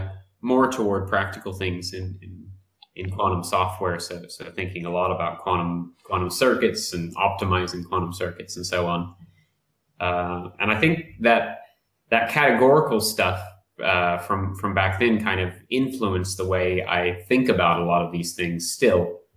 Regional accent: Oklahoma, United States; moved away as an adult; now in Oxford, United Kingdom; I came over from the U.S. I'm from Oklahoma originally, and I came on a two-month exchange program.

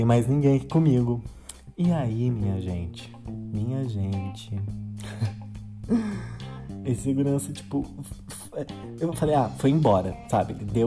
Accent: Campinas, São Paulo, Brazil; na rodoviária de Campinas, porque eu sou campineira

